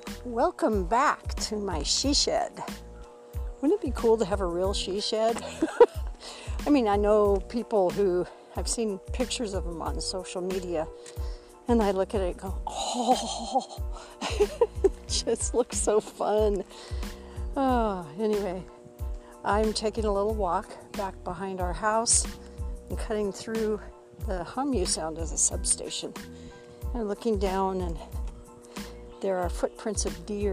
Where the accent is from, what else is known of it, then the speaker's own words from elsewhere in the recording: Whittier, California, United States; also born or lived in Long Beach / La Habra; I was born in Long Beach, and I was raised, well, I lived in Long Beach till I was about five. And then we moved to, let's see, I want to say La Habra, down in Southern California. And then from there we went to Whittier, South Whittier.